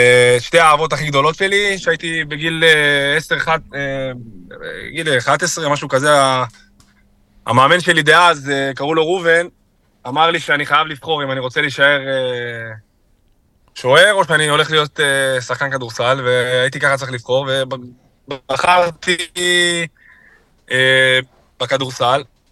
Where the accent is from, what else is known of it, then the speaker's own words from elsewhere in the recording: Petah Tikva, Central District, Israel; אז כן, כמו שאמרת, גדלתי פתח תקווה במחלקת נוער.